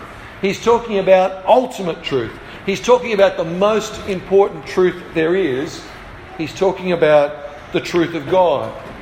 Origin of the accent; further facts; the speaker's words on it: Australia; And as Australians, we love our freedom, don't we?